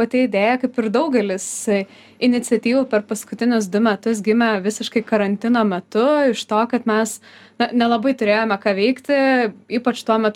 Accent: Rokiškis, Panevėžys County, Lithuania; aš esu iš Rokiškio, mano kaimas yra Rokiškio rajona, kuriame yra kupina tiesiog gausu labai gražių vietų

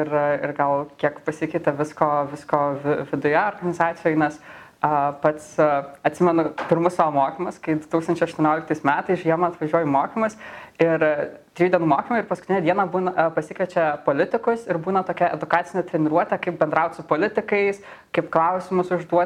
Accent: Elektrėnai, Vilnius County, Lithuania; aš pati esu iš Elektrėnų.

